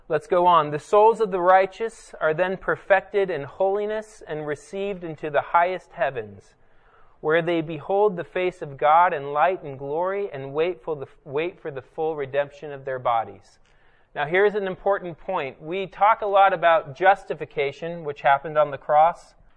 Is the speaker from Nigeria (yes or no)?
no; Germany; I grew up in Germany. I did not know my extended family well at all.